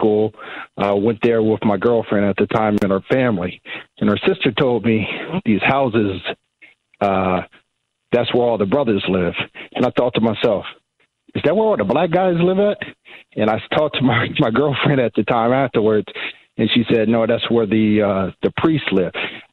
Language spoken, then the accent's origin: English; Havre de Grace, Maryland, United States; And thanks for having the Billy Ripken card in front. He's from my hometown.